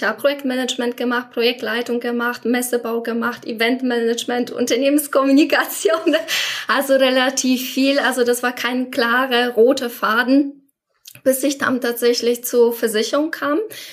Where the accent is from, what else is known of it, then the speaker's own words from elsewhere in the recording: Poland; German is a second language; moved away as an adult; now in Germany; ich komme ursprünglich aus Polen und da muss ich immer ein bisschen weiter rausholen. Ich bin mit 18 tatsächlich nach Deutschland gekommen, ganz alleine, ohne meine Familie